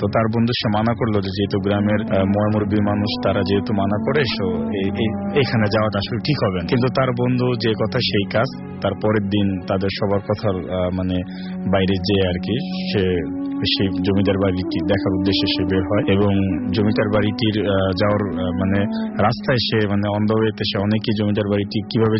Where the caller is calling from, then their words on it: Dhaka, Dhaka Division, Bangladesh; আমি মিরপুর সেনপাড়া থেকে এসেছি।